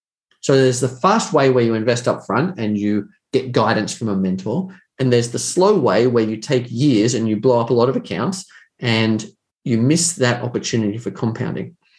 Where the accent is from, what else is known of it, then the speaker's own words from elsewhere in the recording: Australia; accent: Australian; If you don't like my personality and demeanor and my Australian accent, that's okay.